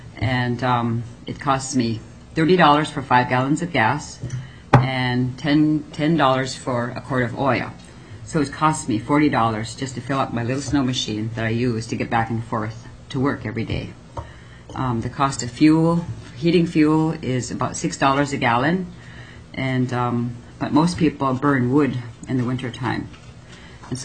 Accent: Tanana, Alaska, United States; what it's like living out in rural Alaska. I've lived there all my life, born and raised in Tanana

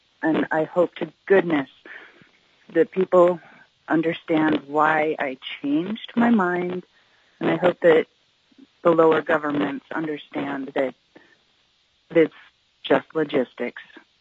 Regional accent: Anchorage, Alaska, United States; born and raised in Anchorage, Alaska

